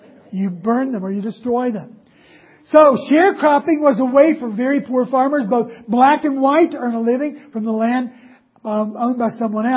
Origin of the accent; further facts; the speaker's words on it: West Virginia, United States; Place, like, I grew up in West Virginia.